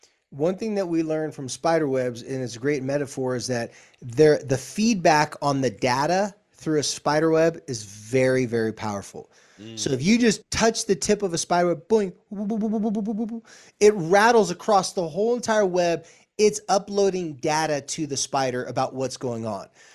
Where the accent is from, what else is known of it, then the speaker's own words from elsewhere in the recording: Bronx, New York, United States; I grew up in the Bronx.